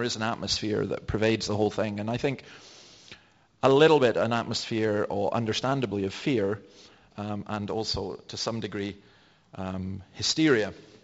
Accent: Scotland, United Kingdom; I'm a Scottish Presbyterian

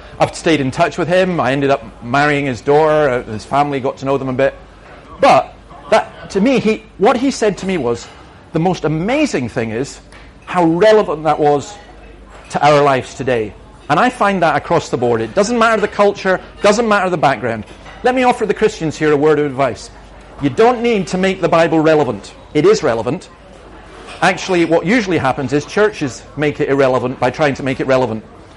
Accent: Scotland, United Kingdom; I'm Scottish and I live in a miserable, dark climate

